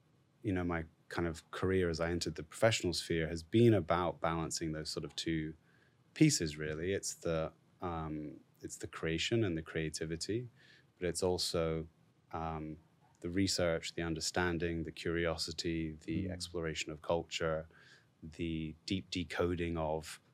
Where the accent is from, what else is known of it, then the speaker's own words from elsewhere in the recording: Scotland, United Kingdom; But I had a history teacher at my high school when I was growing up in Scotland.